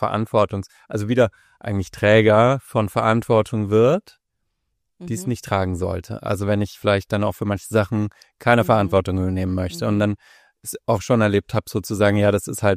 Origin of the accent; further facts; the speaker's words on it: Germany; now in Vienna, Austria; Man hört, ich komme aus Deutschland.